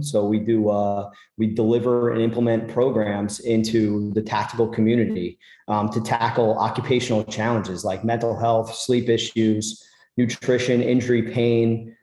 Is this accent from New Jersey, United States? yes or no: yes; Nutley, New Jersey, United States; For one, loved growing up in New Jersey. I grew up in Essex County, a town called Nutley, New Jersey.